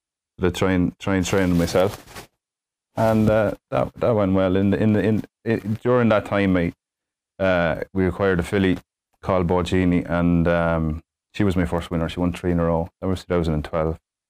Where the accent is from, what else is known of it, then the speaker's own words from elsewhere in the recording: Tralee, County Kerry, Ireland; Tralee was I'm from Tralee, and the race meeting there was a big thing growing up.